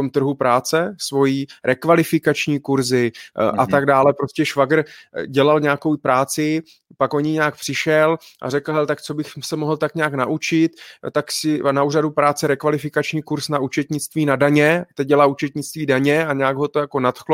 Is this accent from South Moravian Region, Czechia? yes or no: yes; Brno, South Moravian Region, Czechia; já jsem z Brna, jo, takže pro mě, já můžu jít už jenom do Prahy